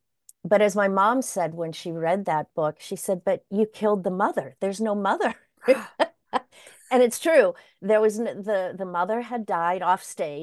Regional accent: Pennsylvania, United States; You know, I'm an American kid. I grew up in the Pittsburgh suburbs.

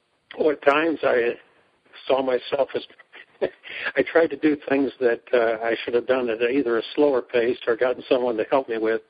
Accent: Pennsylvania, United States; now in Council Bluffs, United States; I'm retired, and I'm originally from Pennsylvania. But most recently, well, actually 2 years ago, my wife and I retired here in Iowa, Council Bluffs area, near our daughter and her family.

